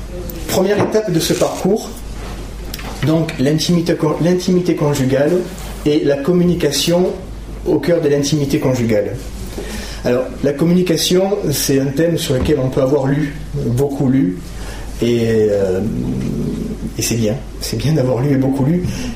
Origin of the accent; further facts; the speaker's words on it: Marseille, Provence-Alpes-Côte d'Azur, France; Je viens de Marseille.